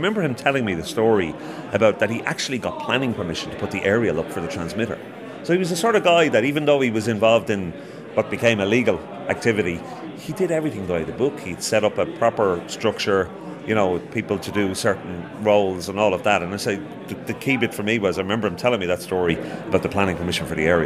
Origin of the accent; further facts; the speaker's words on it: Artane, Leinster, Ireland; I'm from Artane originally, and that's where I grew up.